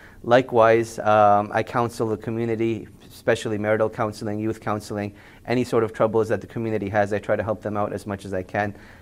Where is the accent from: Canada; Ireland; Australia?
Canada; Montreal, Quebec; born there; I was born in Montreal, Canada. And growing up, you know, alhamdulillah, I had a passion for the religion. So eventually, I went overseas and learned Arabic at the Islamic University of Medina and further pursued a bachelor's in Sharia.